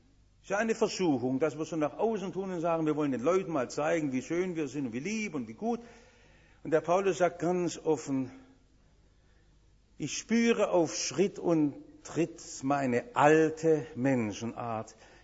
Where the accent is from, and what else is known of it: Stuttgart, Baden-Württemberg, Germany